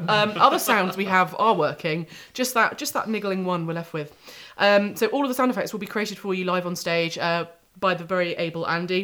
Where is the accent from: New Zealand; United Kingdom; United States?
United Kingdom; Scotland; born there; It's all right, I was born in Scotland, it's fine.